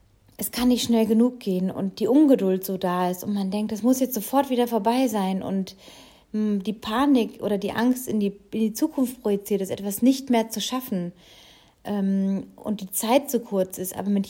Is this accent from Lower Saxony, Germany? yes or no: no; Baden-Baden, Baden-Württemberg, Germany; in meiner alten Heimat Baden-Baden